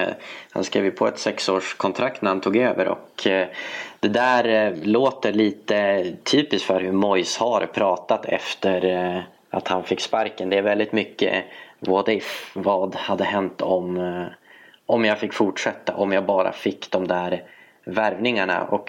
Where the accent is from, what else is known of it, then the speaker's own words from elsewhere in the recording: Umeå, Västerbotten County, Sweden; also born or lived in Manchester, United Kingdom; Jag bodde i England och Manchester, närmare bestämt, i ungefär 2 år. Flyttade sen hem till Umeå igen, där jag kommer ifrån